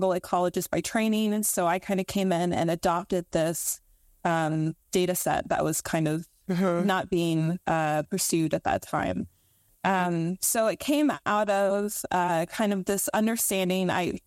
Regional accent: Texas, United States; I'm from Texas originally, but I lived in Southern California for a year and just kind of was like a beach bum.

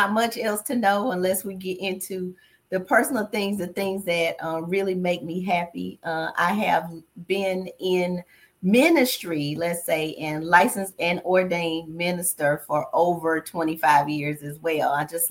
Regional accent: North Carolina, United States; now in Florida, United States; But born and raised in North Carolina and living here in Florida for over 25 years.

